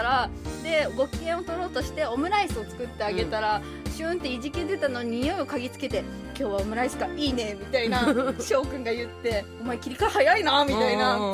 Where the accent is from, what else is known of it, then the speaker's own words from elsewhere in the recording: Hokkaido, Japan; 僕だけがいない街は地元の北海道を舞台にした話だから